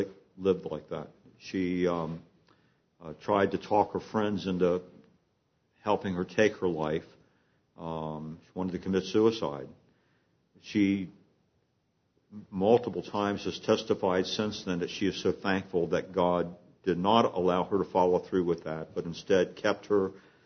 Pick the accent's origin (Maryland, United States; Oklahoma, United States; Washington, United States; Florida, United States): Maryland, United States; Johnny Erickson Tata was just a little bit older than me from my home state of Maryland